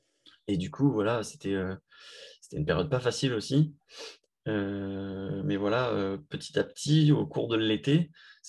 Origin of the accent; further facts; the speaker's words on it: Hyères, Provence-Alpes-Côte d'Azur, France; Mathilde et moi, on est du sud de la France, donc on n'est pas de Aix exactement. Moi, je suis de Hyères et elle de La Seyne-sur-Mer, donc c'est aux abords de Toulon, c'est les deux villes.